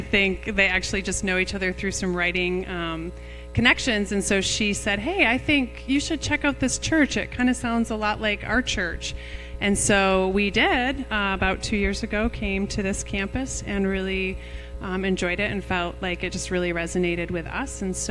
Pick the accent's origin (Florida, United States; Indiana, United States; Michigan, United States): Michigan, United States; also born or lived in Vermont, United States; Both Kevin, my husband, and I, we grew up in Michigan, but we were on the East Coast for about 16 years.